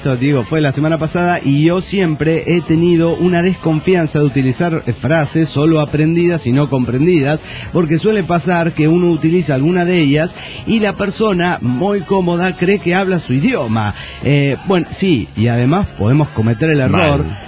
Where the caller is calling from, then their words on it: Cuauhtémoc, Chihuahua, Mexico; Soy el autosuicida de Ciudad Cuauhtémoc, Chihuahua.